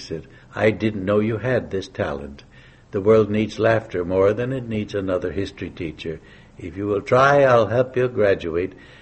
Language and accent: English; Chicago, Illinois, United States; Yes, and that's where I was born in the Chicago, area, too